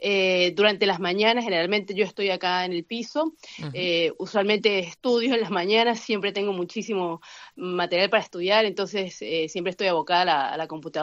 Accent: Venezuela; moved away; más en nuestra condición como jóvenes venezolanos, que nos vemos básicamente obligados a estar fuera de nuestro país porque carecemos de oportunidades en él

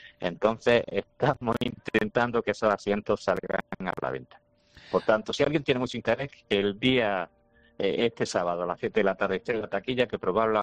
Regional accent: Armilla, Andalusia, Spain; la mayoría del coro de los integrantes, un porcentaje alto, somos de Armilla

